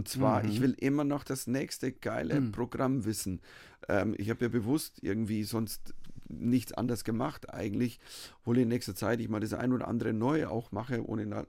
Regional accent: Bavaria, Germany; Weißt du, Heimat, ich bin verwurzelt mit Bayern, das ist meine Bayern, das ist meine Heimat. Ich bin nie weggezogen, all die Jahre

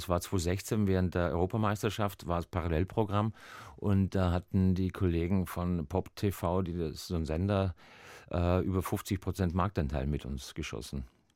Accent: Hamburg, Germany; now in San Francisco, United States; ich komme aus Hamburg, ich wohne seit 31 Jahren in San Francisco

